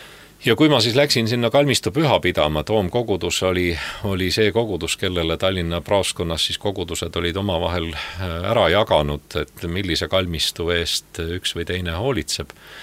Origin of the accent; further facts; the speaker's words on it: Saue, Harju County, Estonia; Olles Saue linnas sündinud ja kasvanud